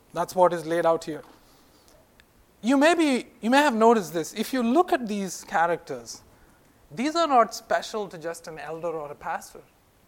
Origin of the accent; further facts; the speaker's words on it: India; I was raised in India to parents who were born again Christians.